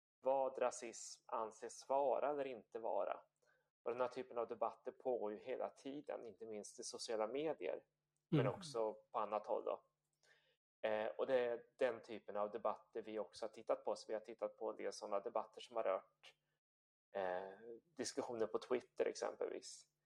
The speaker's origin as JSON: {"language": "Swedish", "town": "Motala", "region": "Östergötland", "country": "Sweden", "tie": "born or raised there", "also_born_or_lived": "South Korea", "said": "och jag är född i Sydkorea. Och blev adopterad till Sverige och växte upp i Motala i Östergötland."}